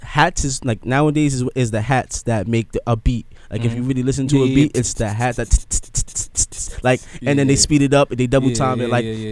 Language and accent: English; Nigeria; You know what I'm saying, as a Nigerian, as an African, you know what I'm saying, we come from royalty.